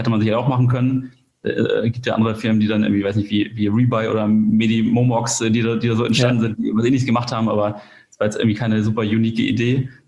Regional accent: Kiel, Schleswig-Holstein, Germany; bin 29 Jahre alt und komme aus Kiel.

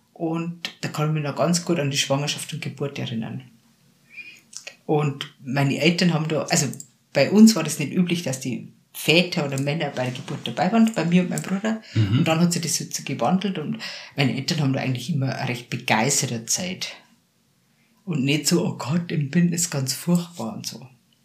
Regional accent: Salzburg, Austria; In der Nähe von Schlusskirchen, Wilhelmsberg, Salzburg, Schlusskirchen. Und ich bin da einfach voll in Natur aufgewachsen

